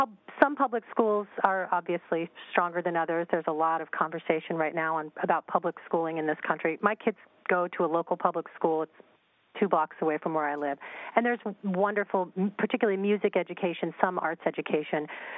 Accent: New York, United States; It's a very interesting thing growing up in New York and being a part of a neighborhood

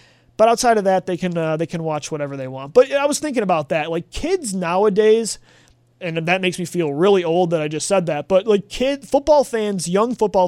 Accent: Buffalo, New York, United States; I remember growing up in Buffalo and not having DirecTV, we didn't have Sunday Ticket

